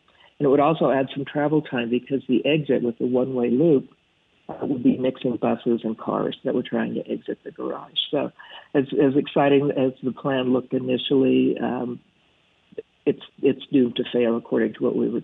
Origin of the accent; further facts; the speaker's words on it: Seattle, Washington, United States; I'm from Seattle, and it works really well there.